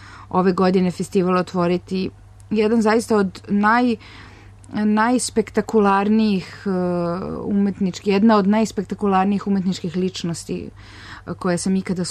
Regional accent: Belgrade, Serbia; born there; u mojoj biografiji u Srbiji stoji poreklom iz Aleksandrovca Župskog, rođena u Beogradu, mada ja najviše u stvari volim da kažem za rođenu u Aleksandrovcu Župskom

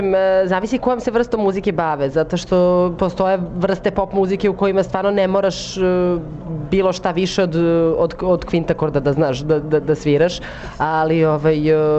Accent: Serbia; ljudi onako kad čuju da smo iz Srbije

